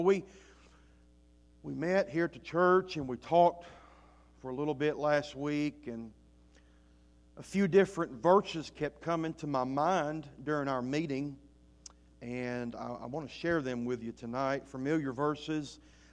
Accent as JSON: {"language": "English", "region": "the South", "country": "United States", "accent": "southern", "said": "That's probably my southern little accent I have here"}